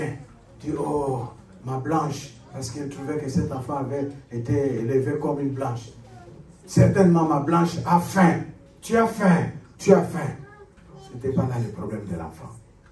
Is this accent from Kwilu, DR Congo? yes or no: yes; Kikwit, Kwilu, DR Congo; On utilise le Lingala ou surtout le Kikongo. Dans notre langue de chez nous à Kikuit, on utilise ça comme codé